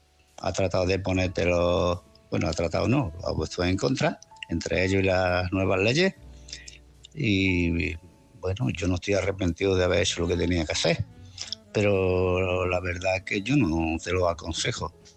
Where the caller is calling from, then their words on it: Málaga, Andalusia, Spain; de Málaga.